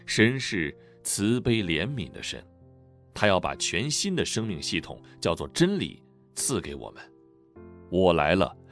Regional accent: Taiwan; 我从小生活在台湾一个拜拜的家庭，我妈妈就是传统的家庭主妇，我妈妈每天都要拜拜

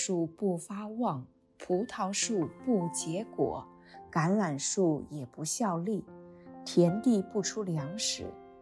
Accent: Jilin, China; 我出生在东北吉林的一个小村子，父母靠务农为生，

